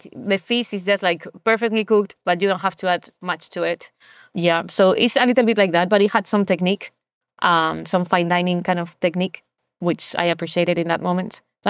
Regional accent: Galicia, Spain; is next to my house, my hometown.

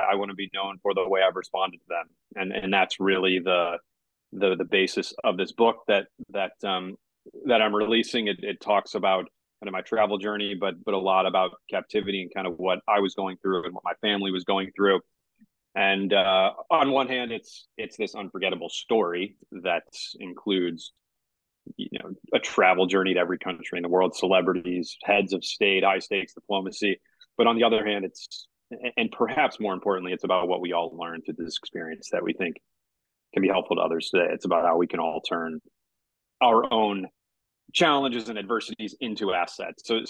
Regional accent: St. Louis, Missouri, United States; moved away as an adult; also born or lived in Singapore; So I grew up in St. Louis in the Midwest in the United States.

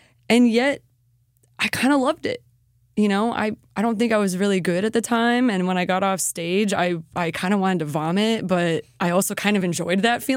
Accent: Sarasota, Florida, United States; Yeah, I'm born and raised in Sarasota.

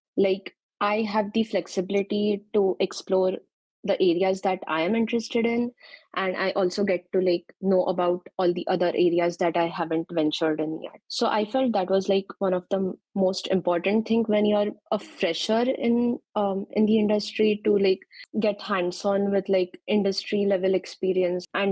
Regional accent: India; moved away as an adult; now in United States; So I'm originally from India. I did my bachelor's from India. And then I worked a bit for like 7-8 months in Accenture as a software engineer. And I came to US for my master's in computer science.

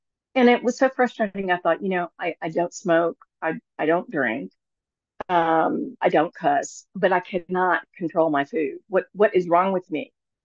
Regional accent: Deep South, United States; Now, I'm from the Deep South, so I learned, the proper w aspects of being a lady, and I knew how to interact with people.

